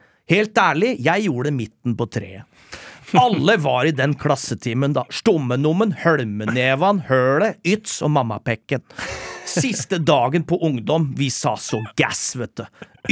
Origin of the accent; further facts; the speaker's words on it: Rakkestad, Østfold, Norway; da jeg vokste opp i Rakstad, Indre Østfold